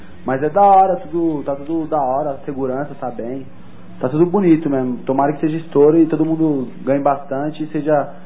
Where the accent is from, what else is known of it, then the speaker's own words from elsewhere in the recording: São Paulo, Brazil; É, nós estamos lá de São Paulo, viemos aqui pra trabalhando aí